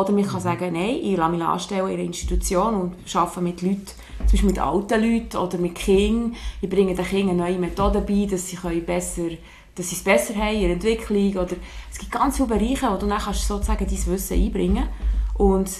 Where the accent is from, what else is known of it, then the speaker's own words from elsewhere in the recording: Wabern, Bern, Switzerland; unser Wabern, wo ich aufgewachsen bin, noch bei Bern ist.